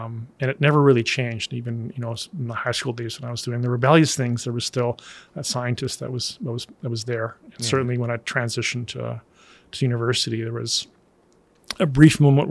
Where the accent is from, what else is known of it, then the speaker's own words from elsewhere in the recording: Lethbridge, Alberta, Canada; taking some classes in my hometown in Lethbridge